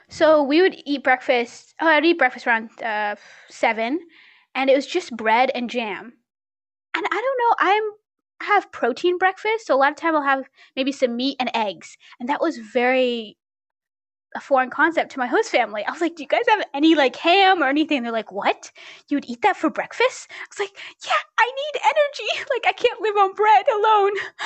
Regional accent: United States; Because I mean, like, I'm an American. I can make mistakes.

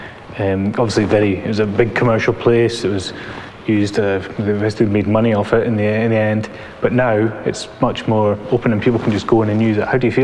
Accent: Isle of Skye, Scotland, United Kingdom; so I was raised in the Isle of Skye when I was very young

